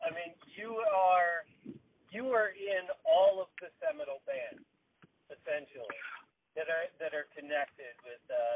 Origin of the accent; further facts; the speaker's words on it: Reston, Virginia, United States; I was born in Reston. I was born in 76 and born in Fairfax Hospital. And grew up and lived all my life in Reston until I went off to college.